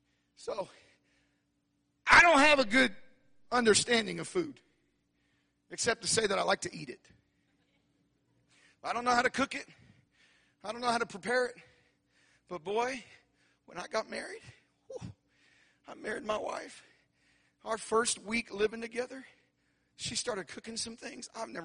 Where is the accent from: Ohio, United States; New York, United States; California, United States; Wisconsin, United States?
California, United States; North Hollywood; I grew up in the hood. I grew up in North Hollywood.